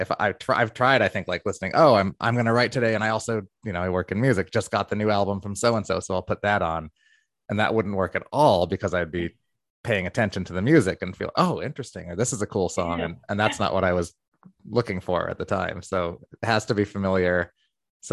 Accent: New York, United States; And I love to just like play the game and I'll just say, I'm from New York. Where are you from?

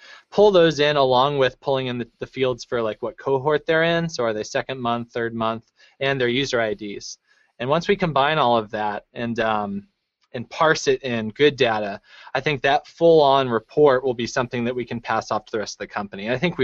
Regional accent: Seattle, Washington, United States; I am from Seattle, so, I mean, it's flannel time.

